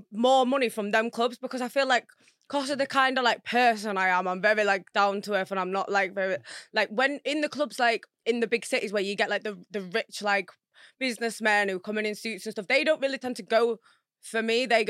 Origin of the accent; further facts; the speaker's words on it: Wakefield, Yorkshire and the Humber, United Kingdom; Depends, but as well, because like I said, I'm from Wakefield. I work in Wakefield sometimes as well